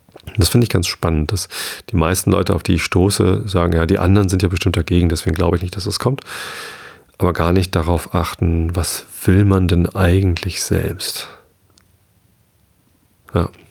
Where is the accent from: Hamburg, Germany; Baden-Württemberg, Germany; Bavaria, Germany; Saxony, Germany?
Hamburg, Germany; Das ist nicht meine Heimat, sondern meine Heimat ist Norddeutschland. Meine Heimat ist Hamburg.